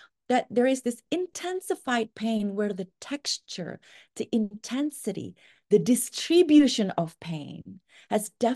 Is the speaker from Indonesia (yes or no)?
yes; Indonesia; Again, I grew up in Indonesia, so mental health, it does not always or only mean the kind of therapy